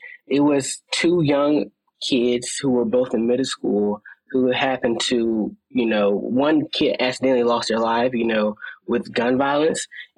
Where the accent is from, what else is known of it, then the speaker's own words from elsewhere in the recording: Warner Robins, Georgia, United States; I'm from Warner Robins, Georgia. I just turned 18 June 19th, on Juneteenth, actually.